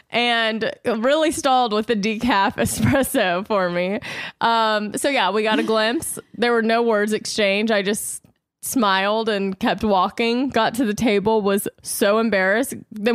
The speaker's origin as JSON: {"language": "English", "region": "Louisiana", "country": "United States", "tie": "born or raised there", "said": "I remember when I lived growing up in Louisiana"}